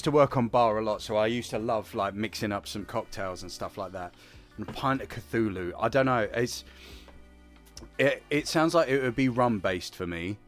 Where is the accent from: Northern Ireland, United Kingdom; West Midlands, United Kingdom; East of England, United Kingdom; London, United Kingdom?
East of England, United Kingdom; Yeah, so I am from Essex.